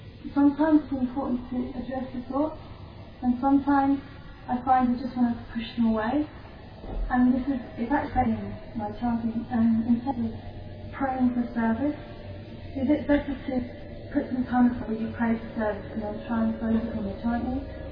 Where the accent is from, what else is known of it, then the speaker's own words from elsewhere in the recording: London, United Kingdom; I'm from London, and I've been traveling as well.